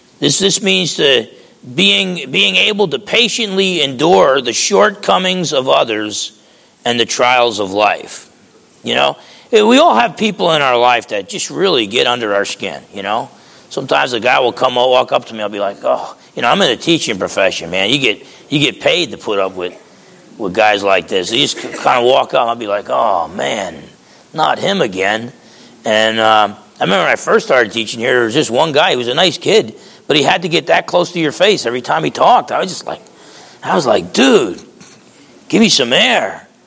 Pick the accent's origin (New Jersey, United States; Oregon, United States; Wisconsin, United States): New Jersey, United States; growing up in New Jersey, had a great father, great home.